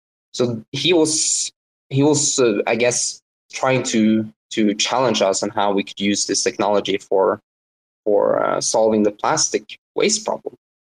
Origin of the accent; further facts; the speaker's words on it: Norway; I'm from Norway.